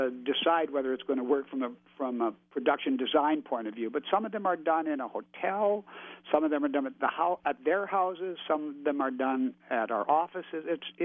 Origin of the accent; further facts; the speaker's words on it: Canada; because I grew up in Canada, but I listened to radio because television came much later to Canada than it did to the States.